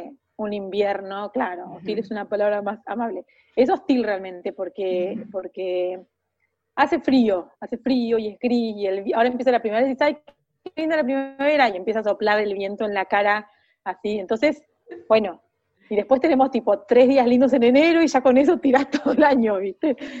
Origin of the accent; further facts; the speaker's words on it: Esquel, Chubut, Argentina; now in Trevelin, Argentina; Claro, yo en realidad soy de Esquel, nací en Esquel, viví hasta los 18 en Esquel